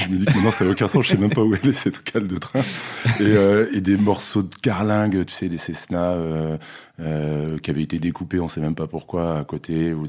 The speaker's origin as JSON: {"language": "French", "country": "Gabon", "tie": "born or raised there", "said": "Et j'ai grandi en Afrique, au Gabon donc, et mes grands-parents français habitaient en France"}